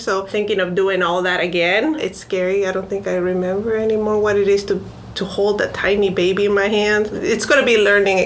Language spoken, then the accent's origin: English; Peru; I'm from Peru.